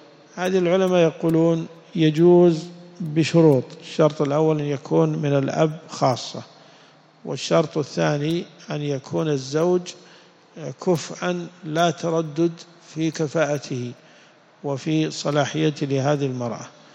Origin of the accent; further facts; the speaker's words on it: Najd, Saudi Arabia; يسمونه زوج الابنة عندنا في نجد الخال، يسمونه خال